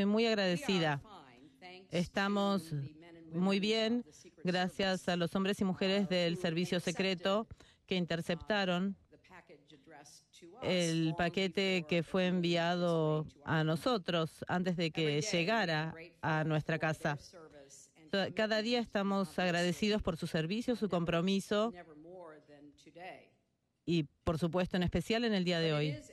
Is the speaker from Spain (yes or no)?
no; United States; como persona estoy muy bien, les digo, pero como estadounidense estoy preocupada